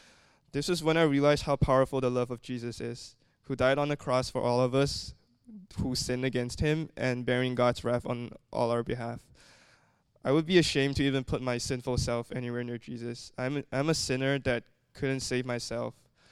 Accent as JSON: {"language": "English", "country": "Malaysia", "tie": "born or raised there", "said": "I was born and raised in Malaysia, a small, predominantly Muslim country in Southeast Asia."}